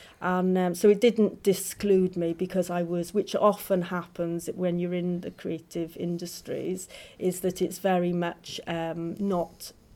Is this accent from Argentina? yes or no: no; Porthcawl, Wales, United Kingdom; I was living in Cardiff at the time of the carnival, but I moved to Porthcawl, which is my hometown, and it is beautiful.